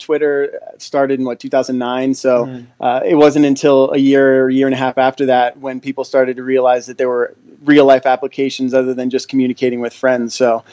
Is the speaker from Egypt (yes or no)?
no; Philadelphia, Pennsylvania, United States; I grew up in the Philadelphia area, so grew up a Phillies fan.